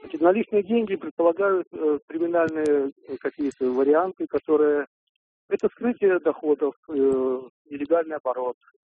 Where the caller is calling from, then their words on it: Texas, United States; я вам звоню из Техаса, Америка.